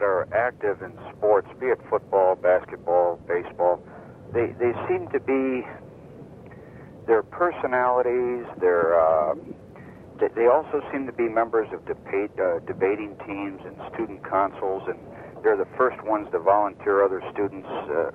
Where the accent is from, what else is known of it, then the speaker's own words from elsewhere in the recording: Anchorage, Alaska, United States; now in Fairbanks, United States; I've only been up here 12, 14 years in Fairbanks, and I came from Anchorage, and Anchorage doesn't hold a candle to Fairbanks.